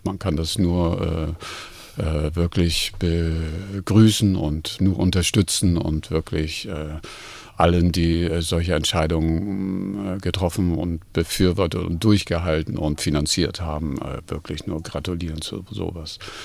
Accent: Hamburg, Germany; now in Berlin, Germany; Die kleine Städte sind gewöhnungsbedürftig für einen Großstädter wie mich. Ich komme aus Hamburg, lebe lange in Berlin.

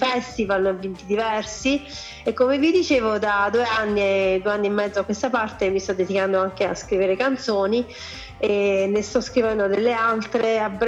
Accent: Brindisi, Apulia, Italy; now in Potenza, Italy; Io abito a Potenza, però ho origini pugliesi.

